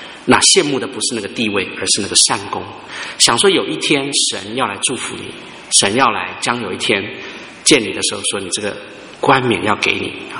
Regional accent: China; 很多时候我们中国人啊，跟弟兄姐妹谈话的时候

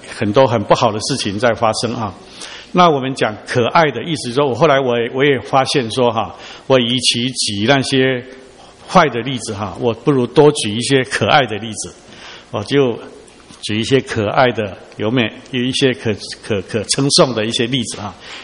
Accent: China; 特别我们中国人数学方面，我们都很杰出啦

